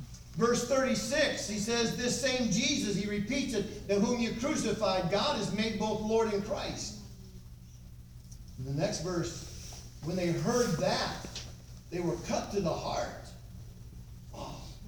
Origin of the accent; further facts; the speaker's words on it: Muskegon, Michigan, United States; I was raised in Muskegon, Michigan, and at the house where my parents and us lived, the kitchen table was right against a window like this that looked over into the yard.